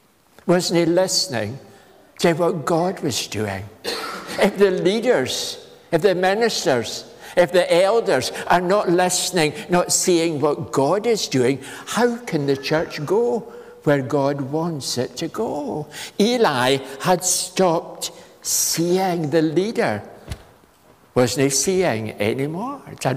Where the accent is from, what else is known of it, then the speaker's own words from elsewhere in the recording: Scotland, United Kingdom; I grew up in the Borders, you know.